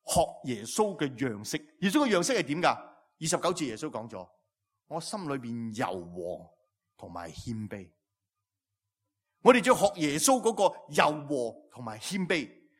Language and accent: Cantonese; Hong Kong; 听到呢度，我哋香港人开心啊！啊，啲地咁鬼贵。